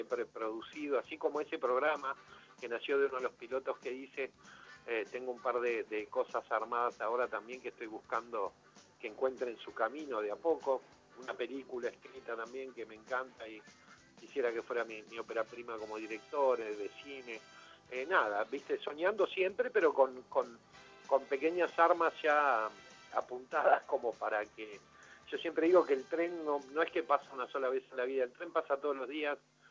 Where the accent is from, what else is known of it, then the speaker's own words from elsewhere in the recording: Uruguay; now in Argentina; lo mismo que mi corazón también está a pleno con lo que es mi paisito, con lo que es Uruguay, que me enseñó y me preparó, siempre digo, para vivir lo que me tocaba vivir acá.